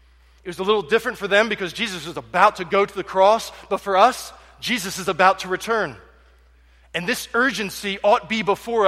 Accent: Berkeley Springs, West Virginia, United States; And about that same time, God began a work in my hometown of Berkeley Springs, West Virginia.

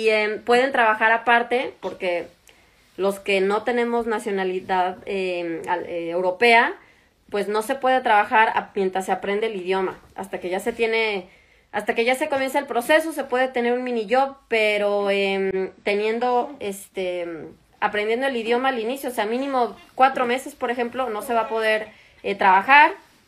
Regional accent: Mexico; Yo soy mexicana, ¿ok?

